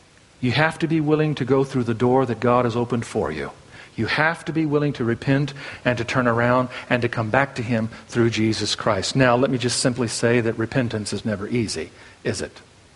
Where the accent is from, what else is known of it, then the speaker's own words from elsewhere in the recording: Arkansas, United States; I was raised back in Arkansas, and one of the mottos that we had back when I was a kid, being raised in those hills and hollers back there, is, you know, we Arkies may not always be right, but we ain't never wrong.